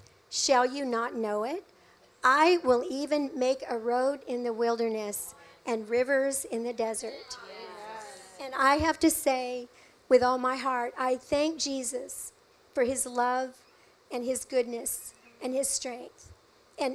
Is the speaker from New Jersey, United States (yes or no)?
no; California, United States; also born or lived in Texas; I moved back here to California from Texas. And I was born and raised here, so I came back home.